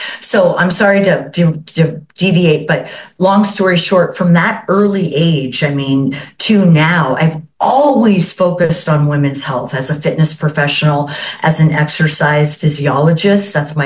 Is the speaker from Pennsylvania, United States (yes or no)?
no; California, United States; I am from Southern California, and when I was a high school athlete